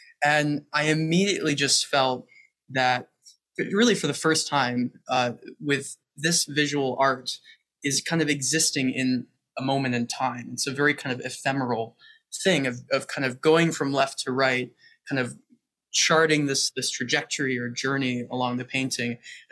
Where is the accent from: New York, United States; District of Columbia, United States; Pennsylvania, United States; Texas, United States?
District of Columbia, United States; Washington; I grew up in Washington, D.C., and just outside of the city.